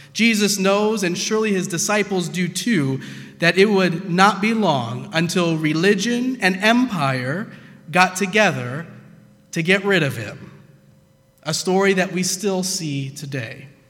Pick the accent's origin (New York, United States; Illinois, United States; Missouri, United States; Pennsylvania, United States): Missouri, United States; St. Louis; now in Lancaster, United States; Now, you remember, I came from St. Louis, so I was more used to it then, and I was kind of surprised that there was, within my first week here in Lancaster, something going on.